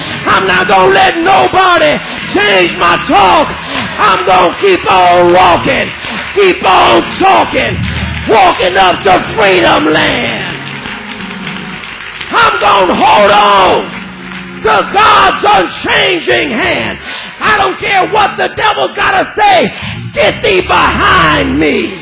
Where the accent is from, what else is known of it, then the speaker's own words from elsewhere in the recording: Los Angeles, California, United States; I grew up in South Central. I knew … before he was on Larry King.